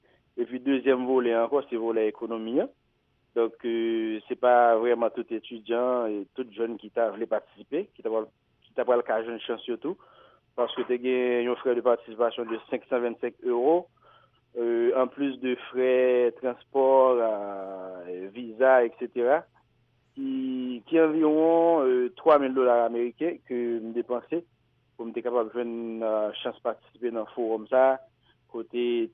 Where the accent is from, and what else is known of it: Haiti